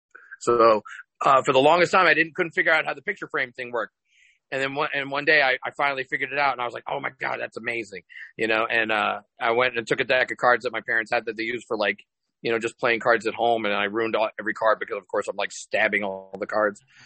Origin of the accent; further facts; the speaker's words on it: New York, United States; now in Las Vegas, United States; I am originally from New York, but I've been living in Las Vegas since 1995